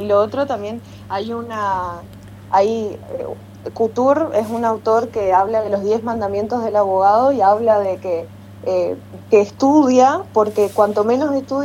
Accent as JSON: {"language": "Spanish", "town": "Aristóbulo del Valle", "region": "Misiones", "country": "Argentina", "said": "Me encanta mi pueblo, acá la tranquilidad que tenemos."}